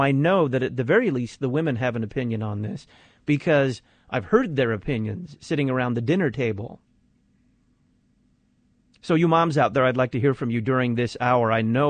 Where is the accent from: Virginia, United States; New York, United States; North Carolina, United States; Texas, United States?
Texas, United States; Dallas; I remember when I was growing up in Dallas, Texas, the only schools that had uniforms were the Catholic schools.